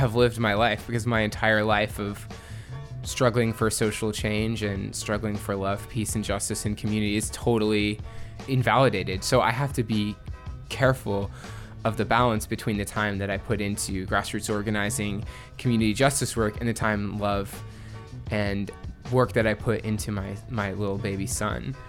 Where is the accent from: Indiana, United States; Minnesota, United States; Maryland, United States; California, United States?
Indiana, United States; now in Washington, D.C., United States; I'm from Washington, D.C., but originally I'm from Indiana.